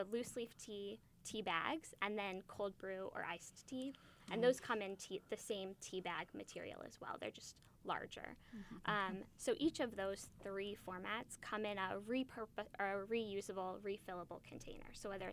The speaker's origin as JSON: {"language": "English", "town": "Indianapolis", "region": "Indiana", "country": "United States", "lives_now": "New York City, United States", "said": "So I started the brand in New York City, but I am from Indianapolis. So right now I'm sort of straddling both cities."}